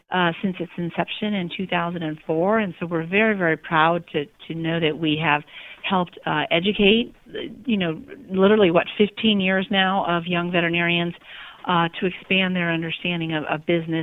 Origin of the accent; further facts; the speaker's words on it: California, United States; I grew up here in California, and starting at age about 4 or 5, I knew I wanted to be a veterinarian.